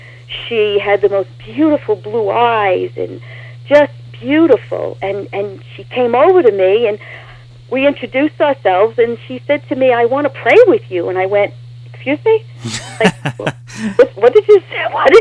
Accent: Brooklyn, New York, United States; I was raised in Brooklyn. The area that I was raised in was called East New York, Brooklyn, in an Italian family, not a religious family.

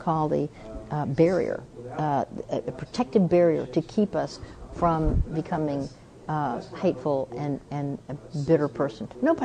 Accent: Dallas, Texas, United States; I'm from Dallas.

